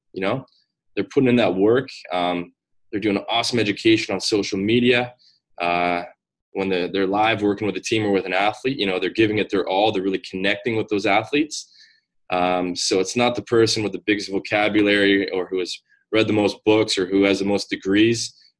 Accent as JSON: {"language": "English", "region": "British Columbia", "country": "Canada", "said": "I'm actually based out of Vancouver, Canada. I'm Canadian"}